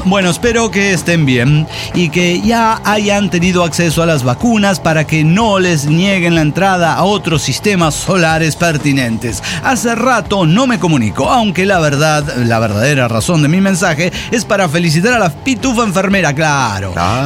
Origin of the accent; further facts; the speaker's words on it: Tultepec, State of Mexico, Mexico; de Tultepec, Edomex.